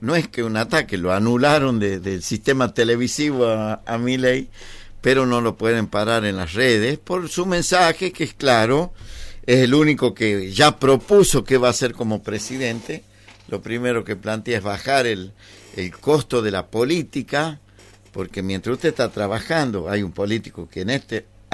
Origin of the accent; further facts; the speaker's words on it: Tartagal, Salta, Argentina; no puede ser que yo llegue a mi tierra, que en de cierta forma es Tartagal, donde empieza el país.